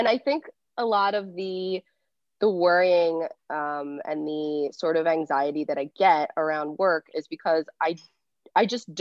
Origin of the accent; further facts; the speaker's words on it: Pennsylvania, United States; Now, I grew up outside of Philly, like 45 minutes outside, but went to school in Philly, have a house in Philly still. Philly is my city.